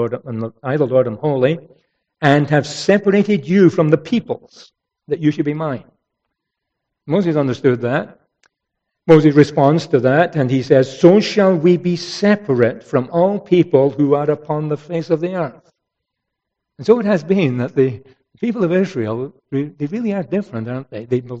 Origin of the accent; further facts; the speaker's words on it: Canada; I'm a Canadian, Scotsman as well. But first and foremost, I'm a Christian and I belong to the church